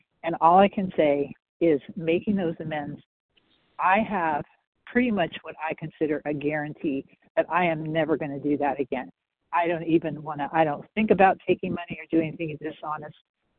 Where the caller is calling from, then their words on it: California, United States; California. Sorry, I muted.